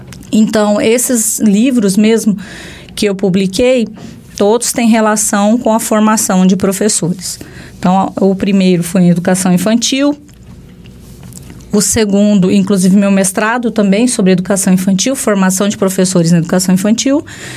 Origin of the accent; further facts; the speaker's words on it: Santa Catarina, Brazil; eu sou nascida em Santa Catarina, sou filha de agricultores, né? Meus pais eram plantadores de fumo em Santa Catarina. Trabalhei muito, muito na roça até os 17 anos.